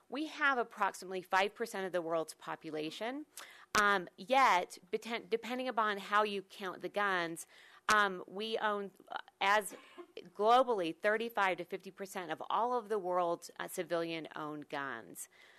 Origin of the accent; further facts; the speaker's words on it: Utah, United States; Just to give you a little bit of background, I grew up in Utah.